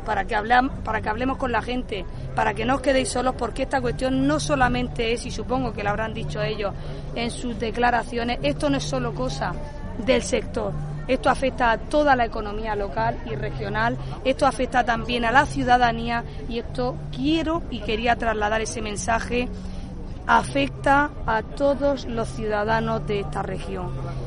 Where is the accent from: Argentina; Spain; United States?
Spain; Cartagena, Region of Murcia; hoy, como alcaldesa de Cartagena, no puedo sentirme más orgullosa de teneros aquí, en mi ciudad, conmigo, a la gente de mi tierra